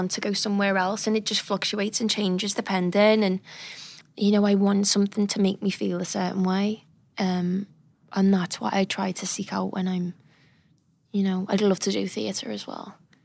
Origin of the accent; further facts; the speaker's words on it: United Kingdom; I'm British